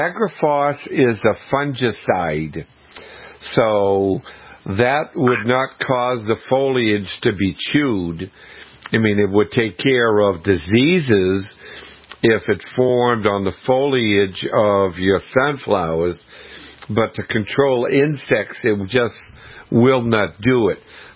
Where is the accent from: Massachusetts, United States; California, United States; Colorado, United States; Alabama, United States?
Massachusetts, United States; When I was growing up on the South Shore of Boston, we used to go down to the beach after we had a storm.